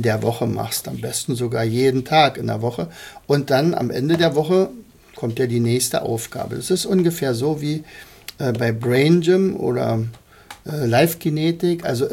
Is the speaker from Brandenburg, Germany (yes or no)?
yes; Rauen, Brandenburg, Germany; wenn ich jetzt über mein Heimatdorf geschrieben habe, da habe ich ja doch ein bisschen vom Leder gezogen, vom Hosenträger, Lederhosenträger gezogen, weil ja offensichtlich in Rauen offensichtlich alles entstanden ist.